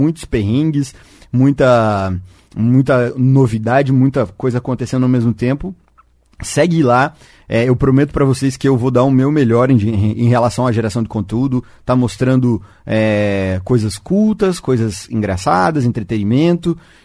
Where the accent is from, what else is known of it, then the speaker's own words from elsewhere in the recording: Cascavel, Paraná, Brazil; Eu vou sair para São Paulo no dia 14, aqui de Cascavel.